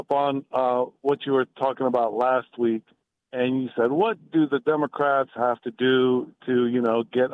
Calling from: Virginia, United States; I'm out of Virginia.

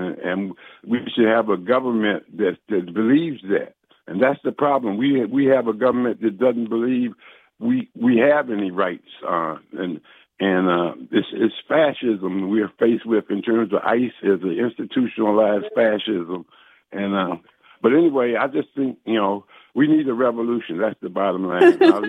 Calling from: Fort Washington, Maryland, United States; I'm calling from Fort Washington, Maryland.

